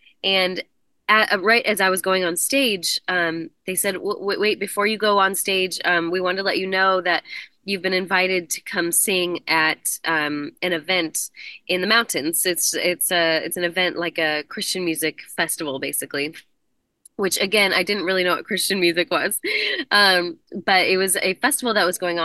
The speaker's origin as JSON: {"language": "English", "region": "Colorado", "country": "United States", "tie": "born or raised there", "said": "So I grew up in Colorado, actually grew up Catholic. So I was, you know, going to, this beautiful Catholic church in right outside of Boulder."}